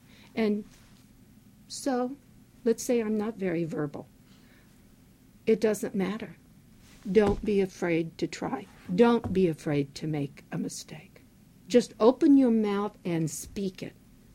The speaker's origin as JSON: {"language": "English", "town": "Fair Grove", "region": "Missouri", "country": "United States", "tie": "born or raised there", "said": "I started in my hometown of Fairgrove, Missouri, preschool story hour, and was the teacher for that."}